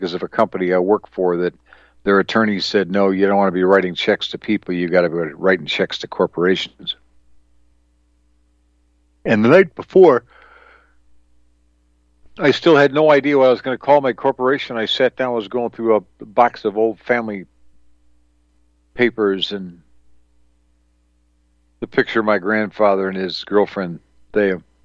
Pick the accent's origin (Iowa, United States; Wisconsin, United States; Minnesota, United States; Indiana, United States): Wisconsin, United States; born there; I was born in the Kettle Marine Territory of Wisconsin.